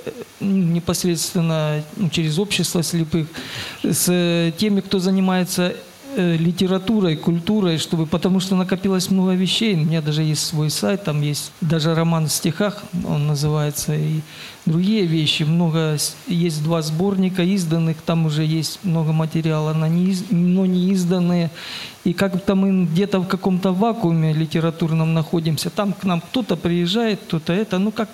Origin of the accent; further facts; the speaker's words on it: Luhansk, Luhansk Oblast, Ukraine; Я сам из Луганска